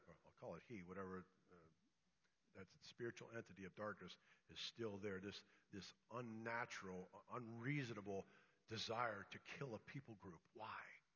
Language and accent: English; United States; I'm thanking God that I was born and raised in America, and I'm glad to be American